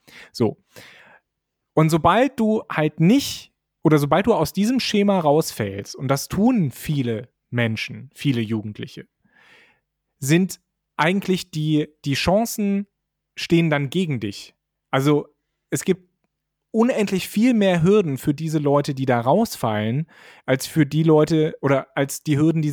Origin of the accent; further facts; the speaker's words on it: West Germany, Germany; in Westdeutschland, wo ich aufgewachsen bin, da wurde das schon nach der 4. Klasse entschieden